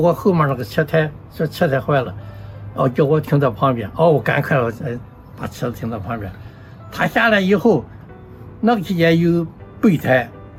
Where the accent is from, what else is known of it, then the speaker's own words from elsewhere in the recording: China; now in United States; 他说你们中国人也可以发起很多这个美德啊，不仅美国人有美德，我们中国人也有美德，这是我感到很自傲的一点